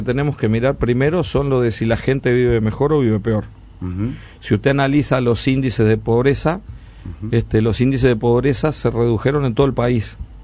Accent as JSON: {"language": "Spanish", "region": "Montevideo", "country": "Uruguay", "said": "Yo soy de Montevideo, pero hace 30 años que hago el eje de la Ruta 3."}